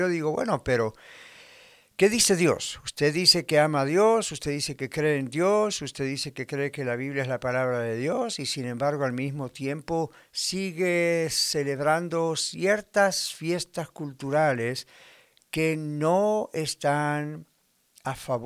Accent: Argentina; yo nací en Argentina y yo recuerdo siendo niño que se celebraban los carnavales

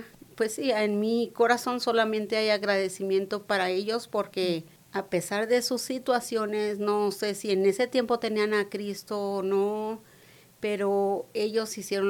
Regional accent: Ciudad Juárez, Chihuahua, Mexico; Yo soy de Ciudad Juárez, Chihuahua, de México. Bueno, nací en un pueblo. No muchos conocen a Guadalupe, Distrito Barabo, Chihuahua. Está a una hora de la ciudad. Solamente que nosotros decimos pues de Ciudad Juárez

